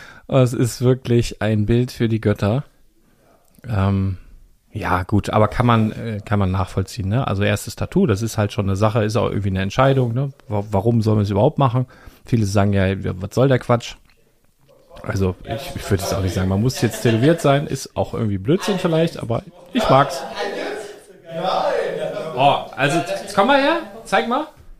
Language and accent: German; Northern Germany, Germany; Wir sind Norddeutsche